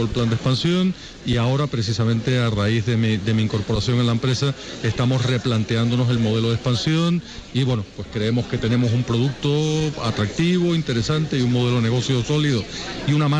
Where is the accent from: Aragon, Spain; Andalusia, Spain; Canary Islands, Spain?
Canary Islands, Spain; Las Palmas; evidentemente soy de Las Palmas